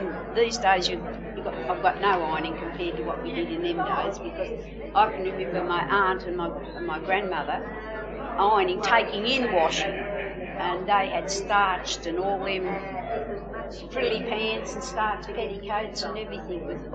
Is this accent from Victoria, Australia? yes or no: no; Kempsey, New South Wales, Australia; born there; moved away as an adult; I was born in Kempsey in 1920. And I come down here when I was first married